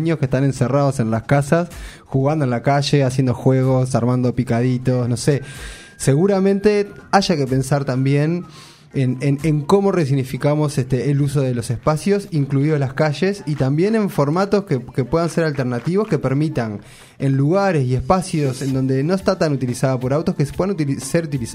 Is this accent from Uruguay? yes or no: yes; La Paz, Canelones, Uruguay; Yo, claro, soy de La Paz y siempre utilicé esa línea